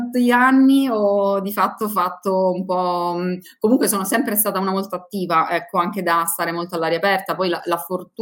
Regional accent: Palmi, Calabria, Italy; moved away as an adult; also born or lived in Umbria; now in Rome, Italy; io sono nata e cresciuta in Calabria, sono di Palmi, provincia di Reggio Calabria, e per studio mi sono trasferita subito, diciamo, a 18 anni, prima in Umbria, poi per lavoro a Roma, dove ancora oggi vivo.

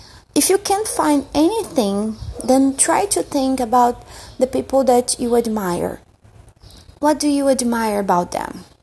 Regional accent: Brazil; first language Portuguese; English is a second language; I'm originally from Brazil, so forgive my accent.

